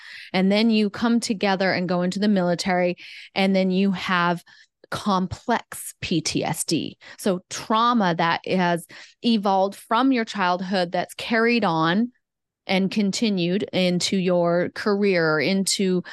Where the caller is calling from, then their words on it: Hawaii, United States; I'm joining you from Hawaii.